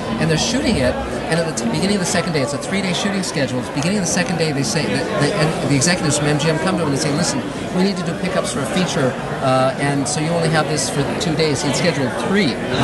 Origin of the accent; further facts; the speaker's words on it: Hollywood, California, United States; I grew up in Hollywood. I was an L.A. kid.